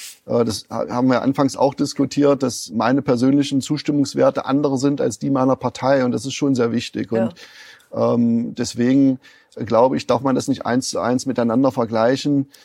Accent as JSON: {"language": "German", "region": "Saxony-Anhalt", "country": "Germany", "said": "auch hier in meiner Heimat Sachsen-Anhalt brauchen wir die Unterstützung der Bundesregierung an verschiedenen Stellen."}